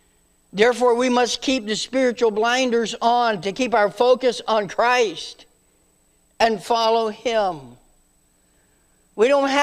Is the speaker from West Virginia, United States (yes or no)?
yes; West Virginia, United States; I'm from West Virginia. A lot of things don't click.